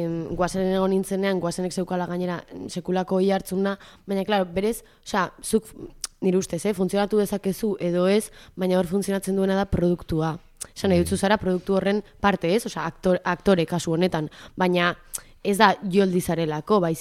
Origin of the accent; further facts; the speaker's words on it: Portugalete, Basque Country, Spain; ni Portugaletekoa naiz